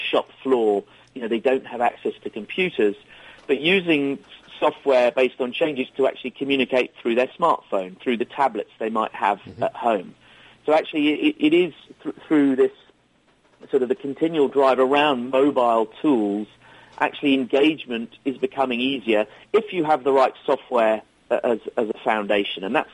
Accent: England, United Kingdom; accent: English; now in Burlingame, United States; I've still retained my English accent, but I'm sure, if we were to do this in a year, maybe my accent will be a bit further diluted.

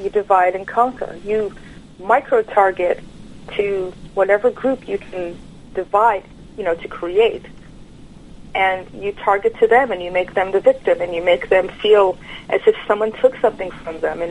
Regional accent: United States; I'm an American, right? And I'm proud to be an American.

